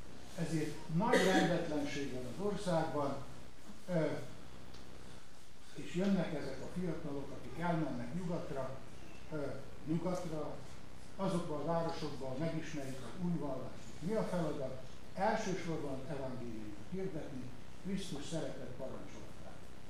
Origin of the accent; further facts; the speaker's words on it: Szeged, Csongrád-Csanád, Hungary; Még azért azt elmondom, hogy én szegedi vagyok. Ez fontos, mert Szeged a Szeged.